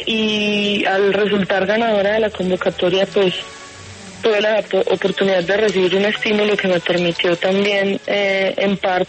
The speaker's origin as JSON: {"language": "Spanish", "town": "Medellín", "region": "Antioquia", "country": "Colombia", "said": "cuando me preguntaban de dónde eres y yo decía de Medellín"}